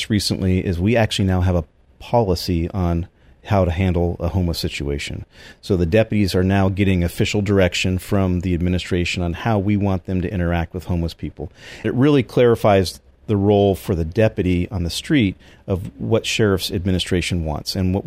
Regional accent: Novato, California, United States; I grew up in Novato, graduated from San Marin High School.

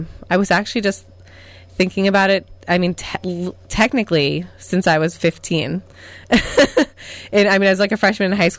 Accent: Plainview, New York, United States; now in California, United States; Actually, no. I'm born and raised in New York.

